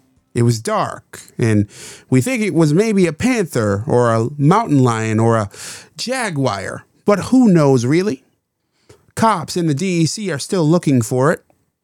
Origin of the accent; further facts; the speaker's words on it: Rochester, New York, United States; A mania swung through my hometown, Rochester, New York.